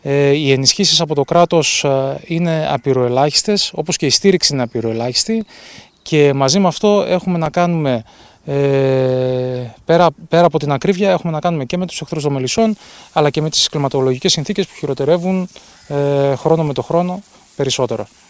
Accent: Thessaloniki, Central Macedonia, Greece; ζούσα και μεγάλωσα, γεννήθηκα και μεγάλωσα στη Θεσσαλονίκη. Η καταγωγή των παππούδων ήταν από το Βέλος της Καστοριάς.

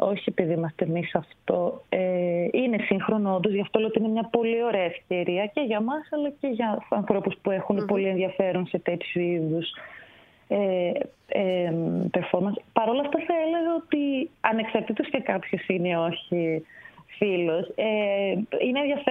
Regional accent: Thessaly, Greece; με τις πλημμύρες στο χωριό μου στη Θεσσαλία

